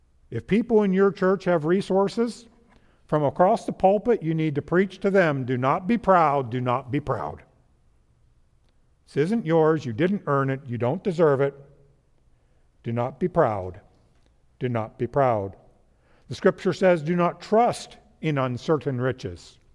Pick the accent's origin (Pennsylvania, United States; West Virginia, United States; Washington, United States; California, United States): Pennsylvania, United States; now in Virginia; where I grew up in Pennsylvania and where we live in Virginia now.